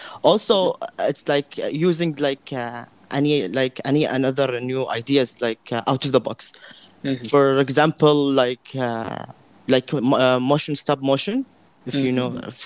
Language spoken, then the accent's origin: English; Qatar; I'm a Qatari influencer, born and raised in Qatar. So I am currently a senior student in Qatar University and a mechanical engineering student.